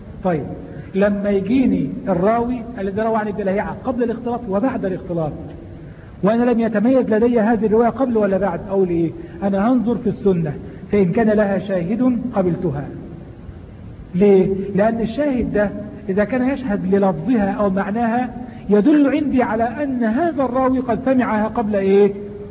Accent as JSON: {"language": "Arabic", "country": "Egypt", "said": "لابد لنا كمصريين ان نعلم قيمة رجل وقدر رجل"}